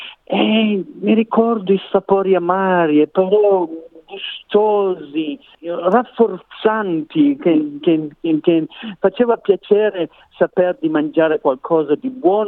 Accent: Piedmont, Italy; Allora, io sono cresciuto in provincia di Torino, in una cascina di mucche da latte, comunque in provincia di Torino.

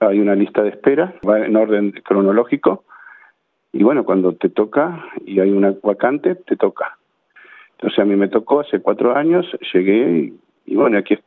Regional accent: Australia; Soy la nueva generación, porque somos los que, como quien dice, nos criamos acá en Australia.

